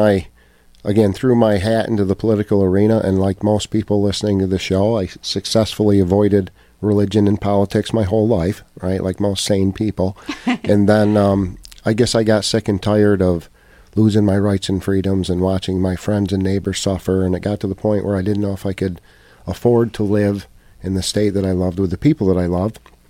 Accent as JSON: {"language": "English", "town": "Bennington", "region": "Vermont", "country": "United States", "tie": "born or raised there", "said": "I am a born and raised native Vermonter. We don't have too many of those in office nowadays, but I hail from Bennington, Vermont, southern Vermont."}